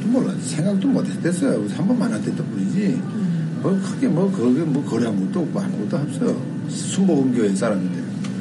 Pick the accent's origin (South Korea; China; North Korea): North Korea; moved away; 그러니까 우리 탈북자들이 우리 북경 와서